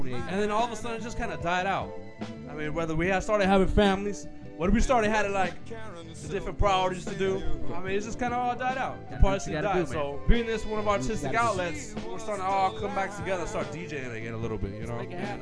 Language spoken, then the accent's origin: English; California, United States; I'm from the Bay Area, California